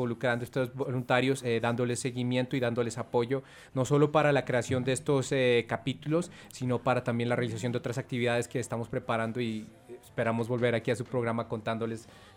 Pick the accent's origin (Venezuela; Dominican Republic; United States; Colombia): Colombia; Pasto, Nariño; el taxista me dijo, ¿de dónde es usted? Yo le dije, de Pasto.